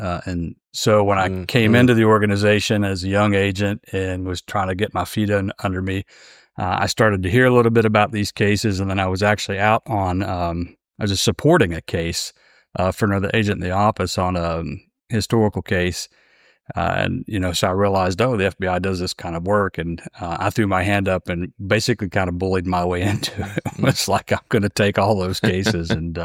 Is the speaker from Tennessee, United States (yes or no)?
yes; Tennessee, United States; I grew up in a small town in East Tennessee, and you might detect that from my accent.